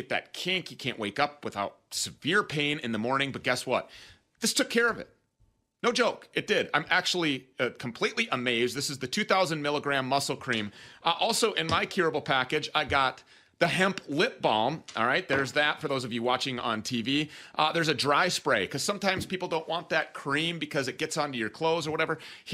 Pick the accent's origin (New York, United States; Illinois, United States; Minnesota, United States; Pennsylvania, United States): Minnesota, United States; The hemp is grown right here in my home state of Minnesota.